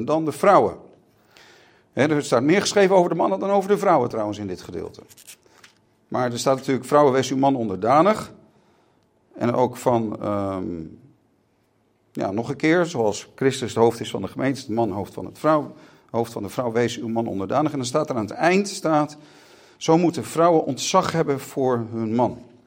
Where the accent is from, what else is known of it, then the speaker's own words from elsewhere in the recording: West Netherlands, Netherlands; sorry voor het westerse woord, ik kom uit het westen van Nederland